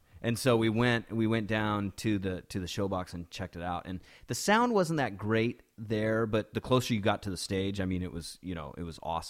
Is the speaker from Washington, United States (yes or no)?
yes; Indianola, Washington, United States; I am from a small town over on the Kitsap Peninsula.